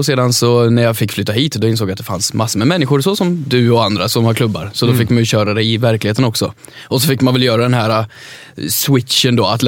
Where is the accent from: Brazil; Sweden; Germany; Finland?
Sweden; Sunne, Värmland; vi båda är från hålor också. Jag är från Sunne. Det är väl ännu mer hålor än vad Grebbestad är. Det måste väl vara. Vi har inga människor där. Det är knappt bilar så går.